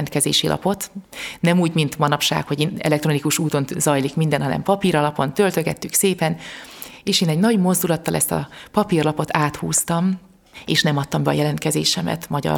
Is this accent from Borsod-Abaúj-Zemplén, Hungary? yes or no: yes; Megyaszó, Borsod-Abaúj-Zemplén, Hungary; Én megyaszón nőttem fel, a szülőfalu megyaszó, és a családi házunk a parókia szomszédságában volt